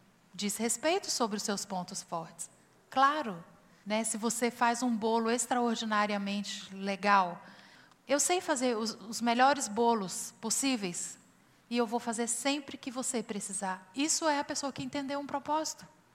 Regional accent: Minas Gerais, Brazil; Eu fui criada lá em Minas Gerais

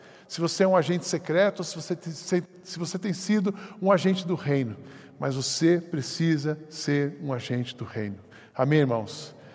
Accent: São José dos Campos, São Paulo, Brazil; eu sou de São José dos Campos, e essa amiga de lá também

